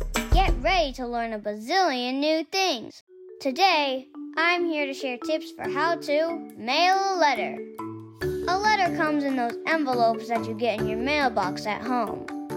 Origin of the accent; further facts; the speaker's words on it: Green Bay, Wisconsin, United States; from Green Bay, Wisconsin.